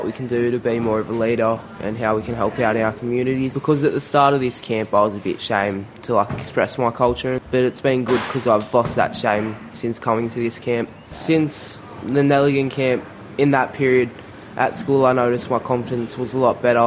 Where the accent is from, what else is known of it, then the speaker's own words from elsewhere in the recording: Bega, New South Wales, Australia; I'm 13 years old and I'm from Bega.